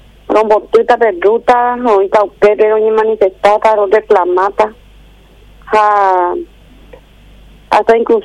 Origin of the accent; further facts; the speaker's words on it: Paraguay; me alegro como seres humanos, como paraguayo.